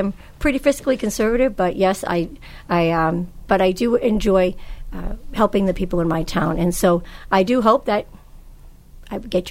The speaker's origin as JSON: {"language": "English", "town": "Brockton", "region": "Massachusetts", "country": "United States", "tie": "born or raised there", "lives_now": "Kingston, United States", "said": "I am a Kingston resident for about 25 years now. I was born and raised in Brockton, Mass."}